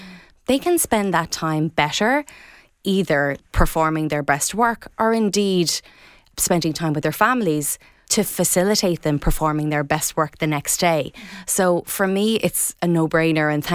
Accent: Tralee, Munster, Ireland; also born or lived in Dublin; I'm originally from Tralee. I recently relocated back here after 20 years in Dublin

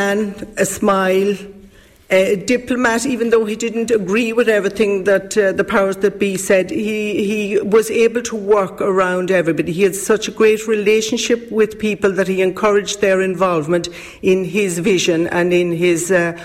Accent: Ballinskelligs, Munster, Ireland; And then myself, I came from Ballinskelligs.

